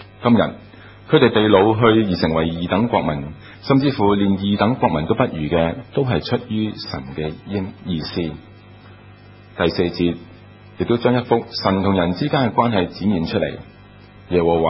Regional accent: Hong Kong; 绝对不是今天我们香港人那个移民经验可以能够理解得到。

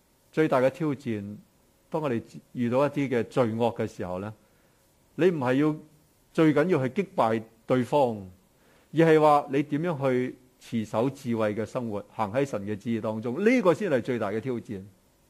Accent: China; 我哋中國人講話中中直直

